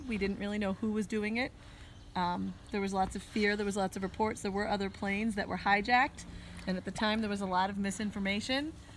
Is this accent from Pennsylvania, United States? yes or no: yes; Allentown, Pennsylvania, United States; moved away as an adult; now in Syracuse, United States; I was born in Allentown, Pennsylvania in 1974. I grew up in the suburbs of Allentown, graduated, went to college to become an elementary school teacher, moved to Syracuse, New York, and have lived there ever since.